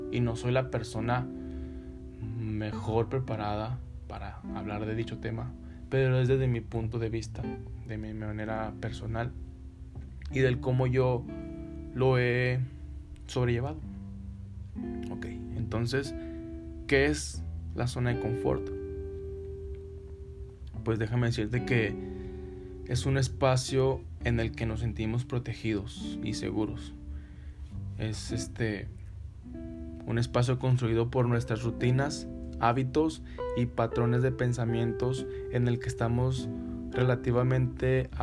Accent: Durango, Mexico; accent: northern; El acento allá es muy difícil al que tengo aquí, porque yo soy de Durango, tengo el acento más norteño

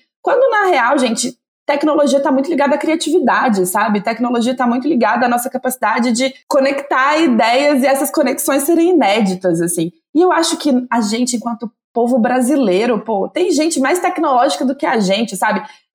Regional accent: Brazil; E uma das coisas que eu cito é o nosso poder enquanto brasileiros da gambiarra, sabe?

